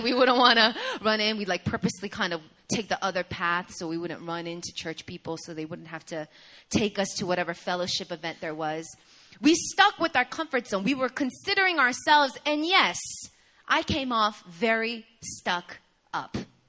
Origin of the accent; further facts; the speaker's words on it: New York, United States; I'm from New York. You know what I mean? Not that New Yorkers aren't happy, but we don't express our happiness in such an overt, you know, way.